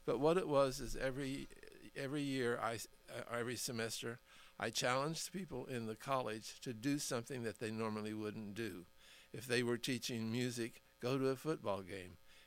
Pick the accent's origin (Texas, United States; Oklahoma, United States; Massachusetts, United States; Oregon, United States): Oklahoma, United States; Oklahoma City; also born or lived in Kansas; I keep saying that I keep moving north, but I was born and raised in Oklahoma, in Oklahoma City.